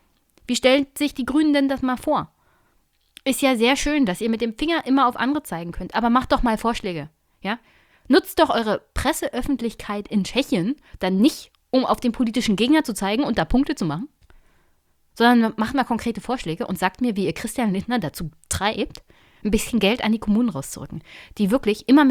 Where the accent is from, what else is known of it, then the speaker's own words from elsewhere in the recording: Brandenburg, Germany; von dem ich als Brandenburgerin nichts haben werde